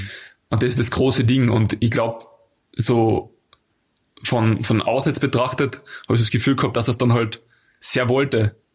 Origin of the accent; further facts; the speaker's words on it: Austria; für mich als Österreicher nicht selbstverständlich. So, ich wohne in Klagenfurt